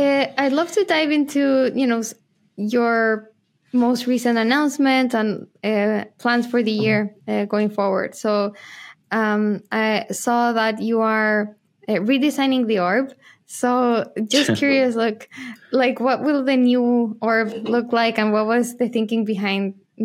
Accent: Chile; moved away; also born or lived in Argentina; Like I'm originally from Chile. I lived many years in Argentina.

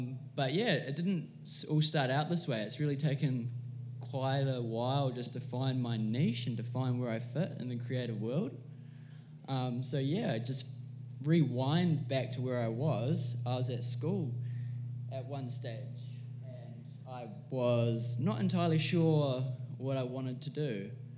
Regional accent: Auckland, New Zealand; also born or lived in Utah, United States; I was born in Utah, USA, so I am American, but I grew up in the eastern suburbs of Auckland.

